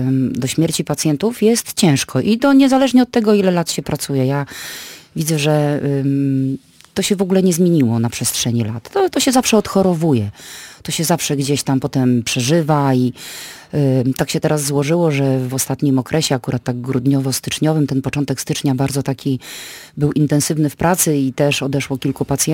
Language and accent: Polish; Gdańsk, Pomeranian Voivodeship, Poland; Jako człowiek, jako gdańszczanka.